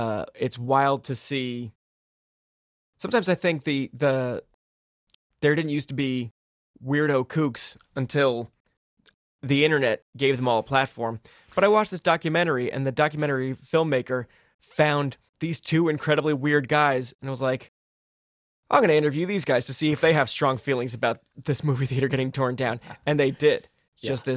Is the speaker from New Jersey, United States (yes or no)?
yes; Hazlet, New Jersey, United States; I love growing up in Hazlitt. I really love that town.